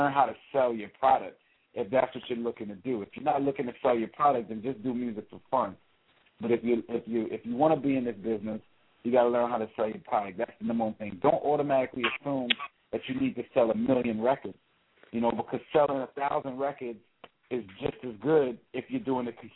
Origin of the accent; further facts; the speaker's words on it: New York, United States; also born or lived in Long Island; for those who don't know where I'm from, I represent New York. I'm from Washington Heights, New York.